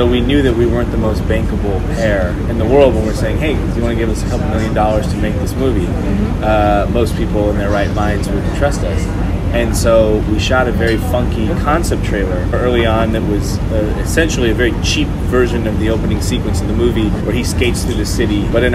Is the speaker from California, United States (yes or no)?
yes; San Francisco, California, United States; the conversations that Jimmy and I had growing up in San Francisco and wanting to turn those into a film.